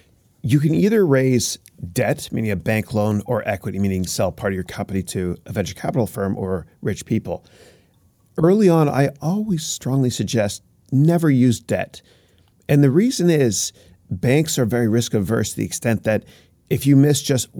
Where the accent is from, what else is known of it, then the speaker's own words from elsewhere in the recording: Canada; moved away as an adult; now in United States; So I'm from Canada originally